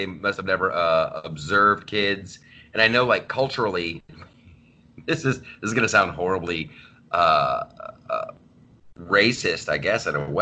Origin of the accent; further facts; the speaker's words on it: United States; Yeah, I was like telling these people, like, never feel bad. Never apologize for being American.